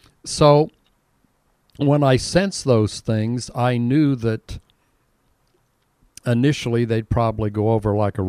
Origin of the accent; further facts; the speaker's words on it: Butler, United States; I had zero cross-cultural experience, because I grew up in Butler where everybody looked like me.